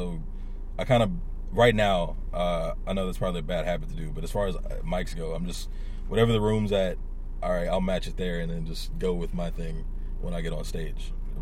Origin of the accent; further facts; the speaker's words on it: Texas, United States; I'm from Texas, probably Whataburger.